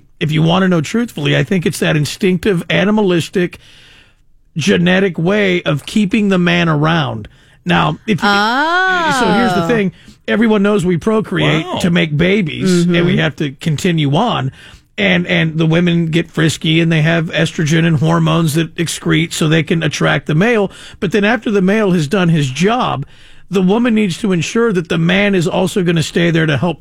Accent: Modesto, California, United States; I grew up in Modesto, and thankfully it was not Indiana

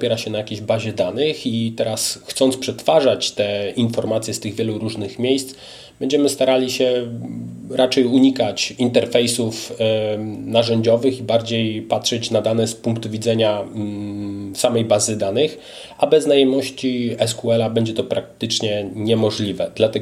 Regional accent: Poznań, Greater Poland Voivodeship, Poland; Ja jestem z Poznania.

